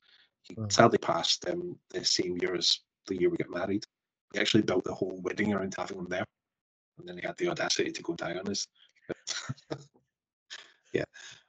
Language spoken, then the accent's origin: English; Glasgow, Scotland, United Kingdom; So that's me just being Glaswegian.